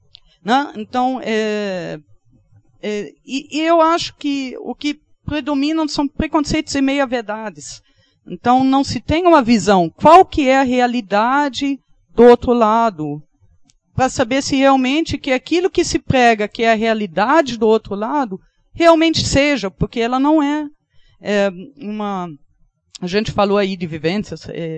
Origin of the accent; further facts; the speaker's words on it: Germany; Portuguese is a second language; se alguém sabe eu sou alemã, ele vai perguntar isso